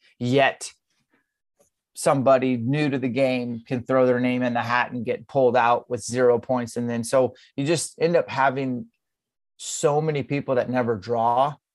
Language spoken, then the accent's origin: English; Spokane, Washington, United States; I'm from Spokane, Washington.